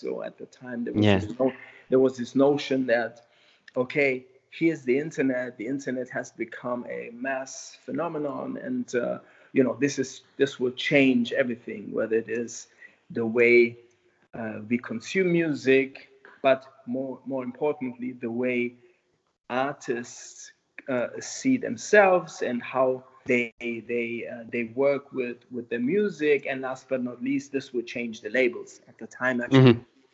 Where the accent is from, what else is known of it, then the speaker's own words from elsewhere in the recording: Frankfurt, Hesse, Germany; At the time, I started working at a relatively small city magazine in my hometown, Frankfurt.